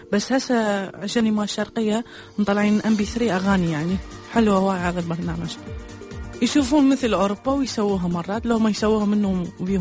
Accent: Iraq; ليش إحنا عراقيين

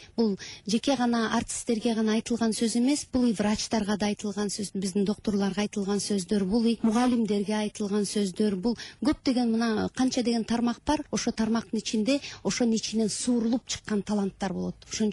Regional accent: Naryn, Naryn Region, Kyrgyzstan; Негизгиси мен баягы Нарындын кызы болом, Нарындан өсүп чоңойгом.

